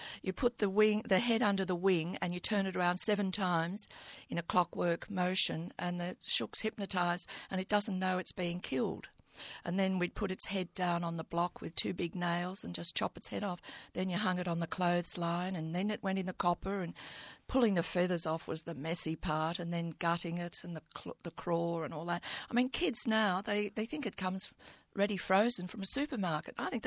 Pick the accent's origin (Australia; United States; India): Australia; Merrylands, New South Wales; And I was resentful about Merrylands, my hometown. It just wasn't big enough to contain me. I knew there was a life outside of Merrylands.